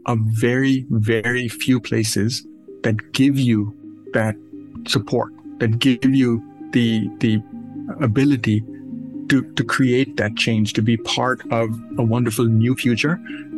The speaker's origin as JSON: {"language": "English", "country": "Pakistan", "tie": "born or raised there", "lives_now": "United States", "said": "So look, I grew up in South Asia. I was born and raised in Pakistan. I saw a whole bunch of change go on in the country that I was, and then I came to study in the US."}